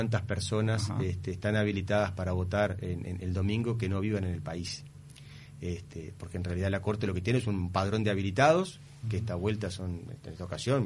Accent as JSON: {"language": "Spanish", "region": "Montevideo", "country": "Uruguay", "tie": "born or raised there", "said": "Yo vivo en Parque Rodó, pero voto en Malvin. Porque a los 18 años, cuando yo me crié en Malvin, a los 18 años saqué la credencial y la mantengo en Malvin por un tema afectivo."}